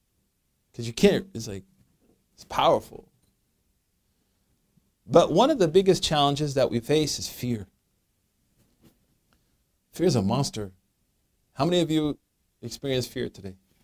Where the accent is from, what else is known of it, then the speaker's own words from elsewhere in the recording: Oklahoma, United States; I'm from Oklahoma. When I was little, I remember one of my first memories is my father carrying me in the tornado to a cellar.